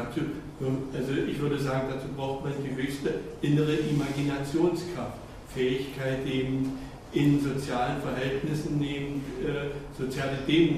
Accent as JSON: {"language": "German", "country": "Germany", "said": "ich komme aus der DDR, wo wir das eigentlich damals 68 an der Penne eben doch versucht haben"}